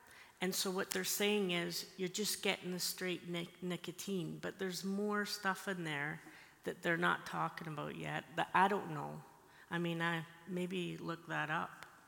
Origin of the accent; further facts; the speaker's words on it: Scotland, United Kingdom; I'm from Scotland, I go back there often